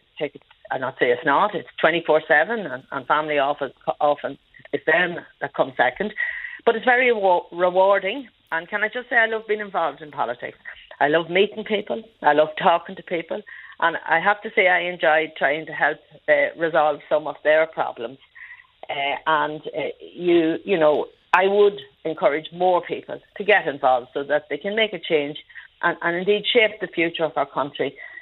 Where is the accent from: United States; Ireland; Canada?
Ireland; Ulster; accent: Monaghan; particularly about my Monaghan accent on many occasions, and I have to say I'm very proud of my Monaghan accent